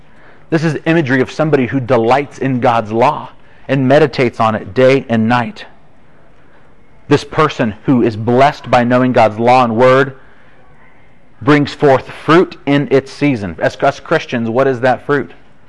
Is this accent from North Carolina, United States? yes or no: no; Bakersfield, California, United States; I'm from Bakersfield.